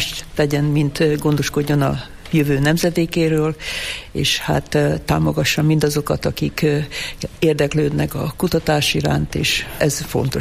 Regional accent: Kisújszállás, Jász-Nagykun-Szolnok, Hungary; Itt nevelkedtem, és hát minden szép és jó, ide kötött engem. Itt jártam iskolába, általános iskolába, középiskolába

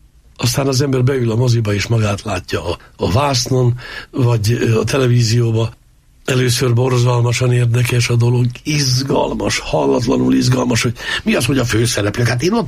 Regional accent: Miskolc, Borsod-Abaúj-Zemplén, Hungary; born there; Én, aki egy olyan helyen születtem, Miskolcon, a régi Dankó Pista utcán, az úgynevezett Gordonyban, ahol nagyon vegyes lakosság volt, de nagyon sokan laktunk ott, mi romák is.

